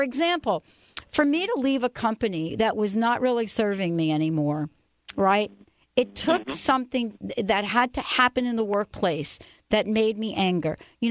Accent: New York/New Jersey area, United States; And especially once they find out I'm from the New York, New Jersey area, right?

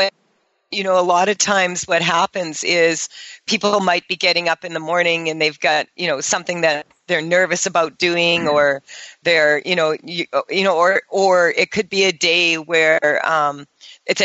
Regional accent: Canada; as a Canadian

